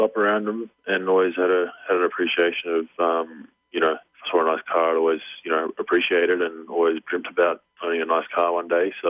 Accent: Australia; Yeah, I mean it's a real laid back country. I grew up, in working class suburb

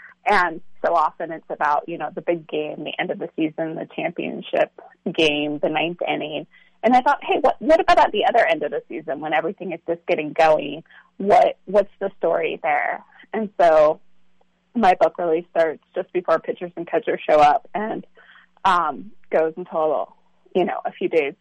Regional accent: Seattle, Washington, United States; So I am a lifelong Mariners fan. I grew up in Seattle

